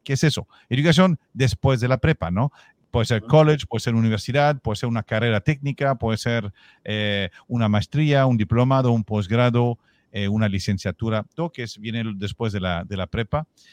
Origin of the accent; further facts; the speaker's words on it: Quebec City, Quebec, Canada; first language French; Spanish is a second language; now in Mexico; Soy de Quebec, sí. Soy de la ciudad de Quebec y estudié en Montreal, en la universidad. Entonces, llegué a México